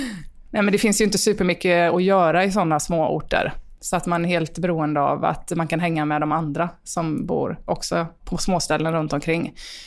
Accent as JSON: {"language": "Swedish", "town": "Rolfstorp", "region": "Halland County", "country": "Sweden", "tie": "born or raised there", "said": "hittade ett rötet hus ute på landsbygden i Rolfstorp. Och så köpte de det. Så där, in i det sammanhanget är jag uppvuxen."}